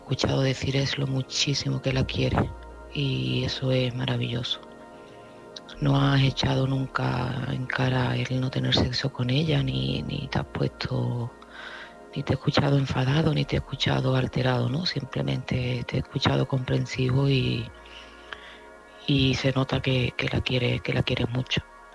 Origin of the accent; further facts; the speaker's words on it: Seville, Andalusia, Spain; de Sevilla